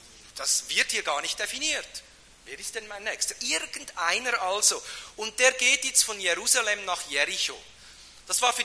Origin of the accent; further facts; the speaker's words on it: Switzerland; accent: Swiss; Es ist für euch alle deutlich an meinem Akzent, der kommt nicht aus Stuttgart. Obwohl ihr auch nicht Hochdeutsch sprechen könnt, aber es wird deutlich, der kommt aus der Schweiz.